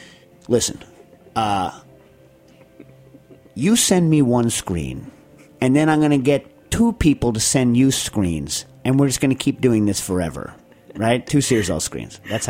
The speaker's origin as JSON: {"language": "English", "region": "New York", "country": "United States", "said": "Oh, I mean, I'm a New Yorker, so vintage."}